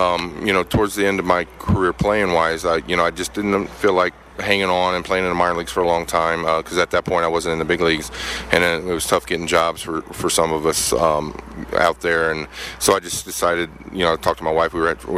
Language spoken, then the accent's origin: English; Oklahoma, United States; Yeah, you know, I grew up in a small town in Oklahoma, western Oklahoma, in a town of about 500 people, graduated with 18.